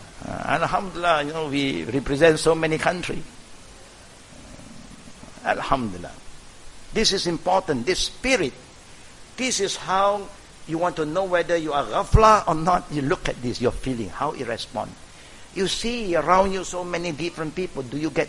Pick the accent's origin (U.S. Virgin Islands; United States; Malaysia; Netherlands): Malaysia; English is a second language; So as Malaysian, example, when you want to talk something about our country, we must represent Islam and all Malaysian.